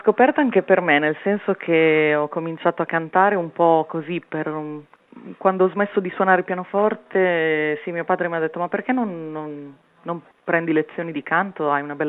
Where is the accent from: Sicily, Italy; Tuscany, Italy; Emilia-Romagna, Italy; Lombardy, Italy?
Emilia-Romagna, Italy; born there; sono nata in Emilia Romagna, quindi ci sono molti, in Romagna in particolare, con molto turismo, quindi ero abituata a stare con le persone